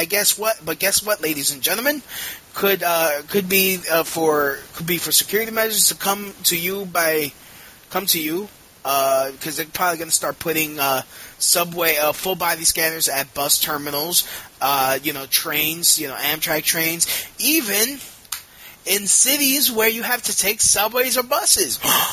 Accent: Brooklyn, New York, United States; No, I'm from Brooklyn. It's called being in a melting pot in New York.

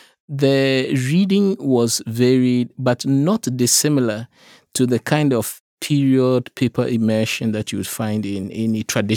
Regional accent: Ghana; the hunger for knowledge that I myself had growing up in Ghana.

